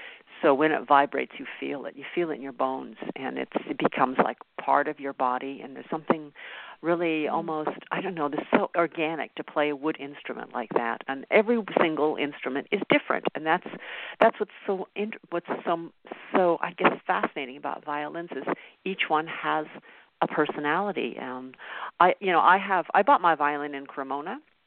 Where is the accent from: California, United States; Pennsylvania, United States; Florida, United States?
California, United States; when I was growing up, I grew up in California, where we had, music, we had orchestra in elementary school